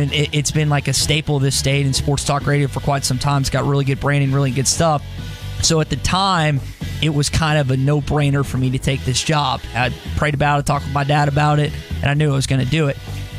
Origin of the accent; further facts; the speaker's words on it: Little Rock, Arkansas, United States; Well, I'm from Little Rock, and I moved here. The only person I knew was John.